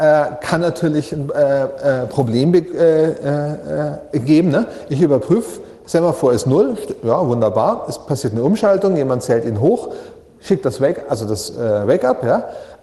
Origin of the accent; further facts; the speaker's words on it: Bavaria, Germany; also gerade als Franke, ne?